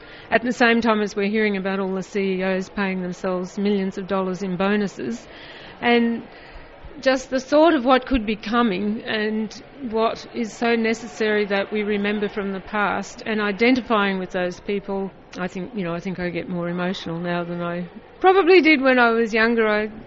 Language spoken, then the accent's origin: English; Melbourne, Victoria, Australia; I'm from Melbourne